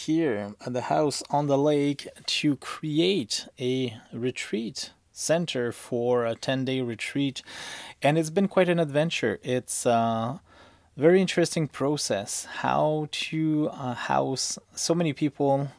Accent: Quebec, Canada; as a Canadian and a Quebecer first

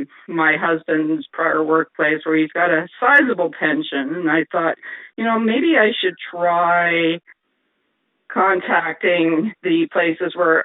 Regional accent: Canada; My husband was American. I am Canadian.

